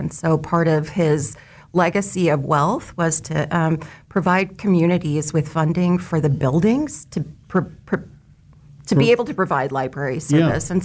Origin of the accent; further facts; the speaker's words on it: Emporia, Kansas, United States; I grew up in Emporia, Kansas, just up the street. Graduated from the high school there